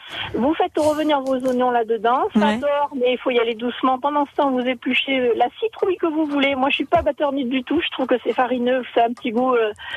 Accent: Nouvelle-Aquitaine, France; Alors que je suis de Dordogne et que je pratique habituellement la recette de citrouille multilégumes

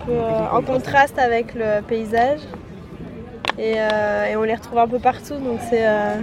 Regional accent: Paris, Île-de-France, France; now in Mexico City, Mexico; on habite à l'étranger et moi, je suis de Paris à la base.

